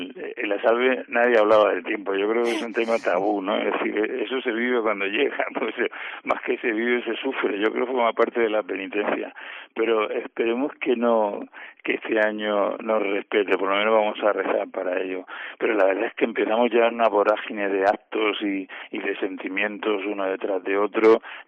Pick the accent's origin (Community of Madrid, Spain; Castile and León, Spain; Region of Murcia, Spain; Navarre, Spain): Region of Murcia, Spain; Cartagena; los que somos cartageneros, pues nos gusta participar en todas ellas